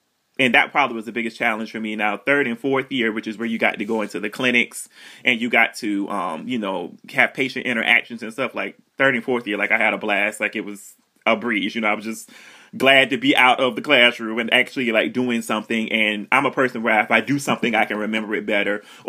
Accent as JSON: {"language": "English", "region": "the South", "country": "United States", "said": "being from the South and everything, there is an inherent distrust of the healthcare system, because as African American people, we haven't been a part of the healthcare system that long"}